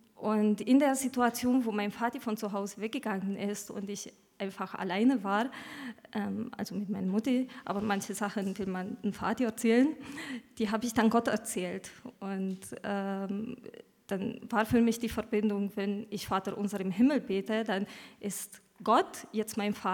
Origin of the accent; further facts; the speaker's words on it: Romania; bin Ruperts Frau und ich komme aus Rumänien.